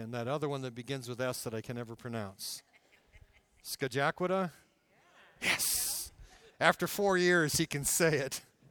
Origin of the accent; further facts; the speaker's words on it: Detroit, Michigan, United States; When I was growing up, I grew up in Downriver, Detroit. And was and still am a Detroit Tiger baseball fan.